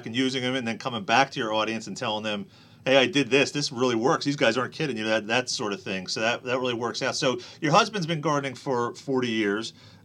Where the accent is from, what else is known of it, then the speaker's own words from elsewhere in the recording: New Jersey, United States; I'm from New Jersey, as you know.